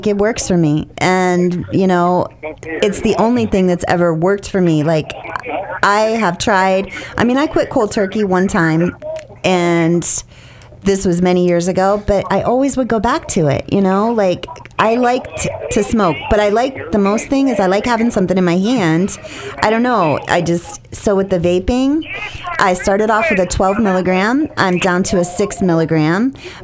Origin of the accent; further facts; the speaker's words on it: Steubenville, Ohio, United States; You know, that's my home state, Ohio.